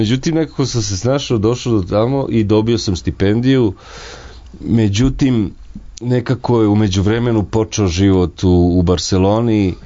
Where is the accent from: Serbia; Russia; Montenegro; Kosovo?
Serbia